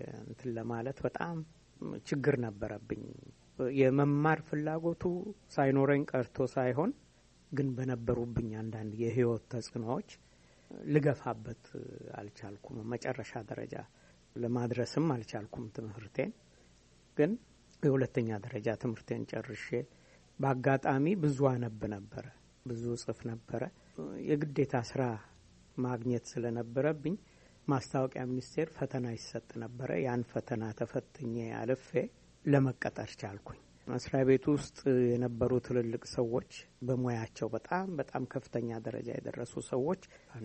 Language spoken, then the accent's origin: Amharic; Adaberga, Oromia, Ethiopia; also born or lived in Addis Ababa; እና መጨረሻ ላይ እኔና እህቴ እንደው ከሞት እንድንተርፍላቸው ከነሱ አካባቢ ሰውረውን ወደዚህ ወደ ከተማ መጣን፣ ወደ አዲስ አበባ። ለአዲስ አበባ ቅርብ ነው፣ አዳበርጋ የሚባል ቦታ።